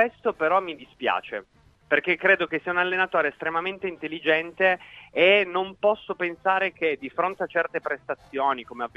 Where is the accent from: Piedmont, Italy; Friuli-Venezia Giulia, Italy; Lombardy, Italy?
Piedmont, Italy; Turin; Sì, sono di Torino, adesso Torino. Sono trasferito qua per esigenze di cuore, però Torino.